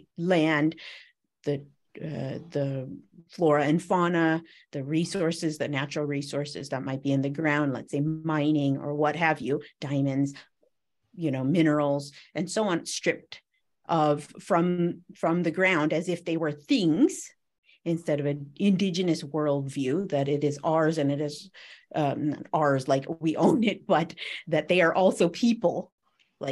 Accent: United States; accent: American; I'm clearly American, so people will comment on my cute American accent.

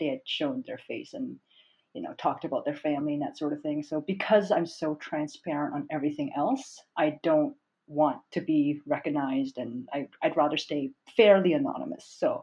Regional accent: Toronto, Ontario, Canada; also born or lived in Montreal; Yes, so I'm from Montreal, but I grew up in Toronto.

